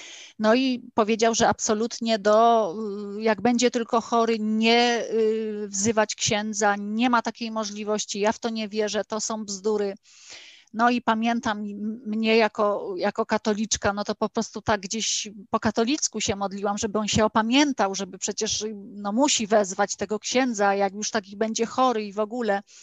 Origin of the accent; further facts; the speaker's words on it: Subcarpathian Voivodeship, Poland; w latach mojego dzieciństwa, czyli w latach 80., no to wiadomo, na takiej wsi, na Podkarpaciu